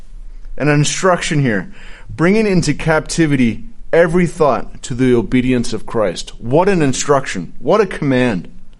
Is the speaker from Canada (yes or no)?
yes; Canada; growing up in Canada, it was an opportunity. I've never held a gun in my hands.